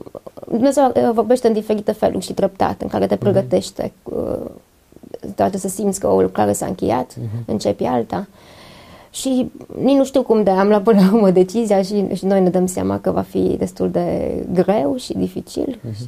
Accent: Anina, Caraș-Severin, Romania; la Anina, de unde sunt eu, apoi am fost chemați în Hunedoara, unde am lucrat într-un centru creștin.

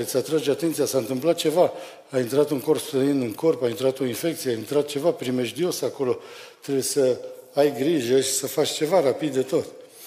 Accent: Romania; Dar sunt român, știu lucruri care alții nu le știu.

